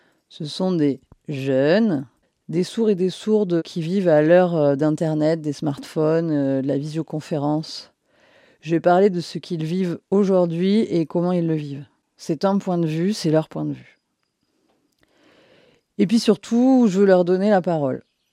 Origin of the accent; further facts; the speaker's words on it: Occitanie, France; moved away as an adult; now in Corrèze, France; j'ai tout juste 39 ans. J'ai quitté la Lozère il y a à peine 10 ans pour m'installer en Corrèze.